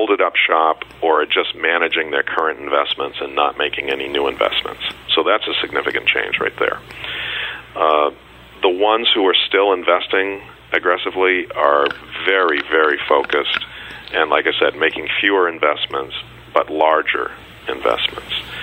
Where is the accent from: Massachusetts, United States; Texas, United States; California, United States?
Massachusetts, United States; Boston; I'm from Boston, so I'm familiar with several of them.